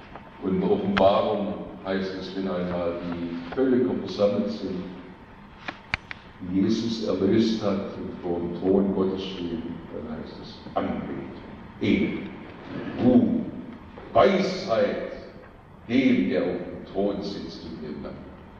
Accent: Schorndorf, Baden-Württemberg, Germany; Komme ich aus Schondorf und bin arg angewachsen hier im Bremstal.

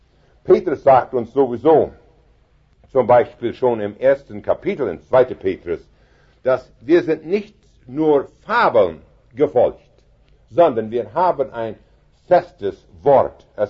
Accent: Canada; Meine Großeltern von Russland nach Kanada. Und meine Eltern sind schon in Kanada geboren. So bin ich schon einigermaßen ein echter Kanadier

